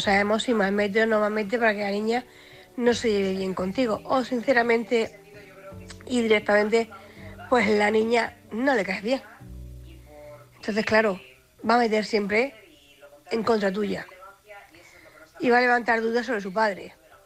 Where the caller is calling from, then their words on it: Cartagena, Region of Murcia, Spain; corresponsal de Cartagena